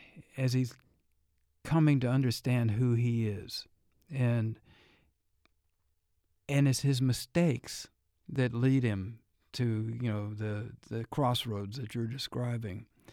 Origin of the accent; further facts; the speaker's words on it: Texas, United States; my whole life had been changed by being a Texan, shaped by it, and I hadn't examined it.